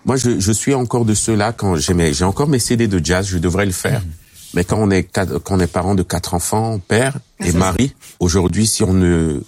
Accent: Cameroon; Moi, je suis Camerounais.

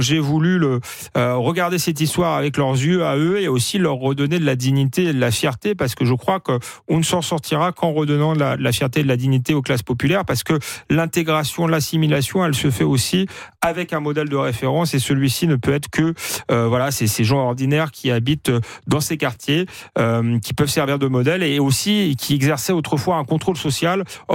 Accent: Épinay-sur-Seine, Île-de-France, France; also born or lived in Saint-Denis; J'ai grandi à Épinay-sur-Seine et à Saint-Denis, et j'ai vu le paysage se transformer.

